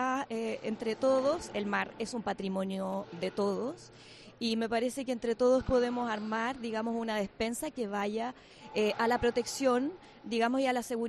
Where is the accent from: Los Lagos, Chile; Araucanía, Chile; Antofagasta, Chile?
Los Lagos, Chile; vengo desde el sur de Chile, desde la Patagonia y específicamente del archipiélago de Chiloé.